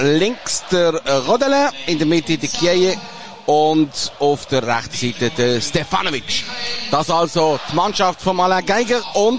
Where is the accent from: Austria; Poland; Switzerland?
Switzerland; dann sind wir natürlich nicht Basler oder Berner oder Genfer oder Zürcher, sondern dann sind wir Schweizer.